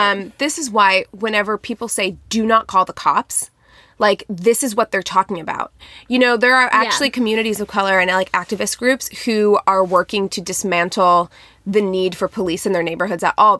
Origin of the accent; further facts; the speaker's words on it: Midwest, United States; But, like, I'm from the Midwest where people do that.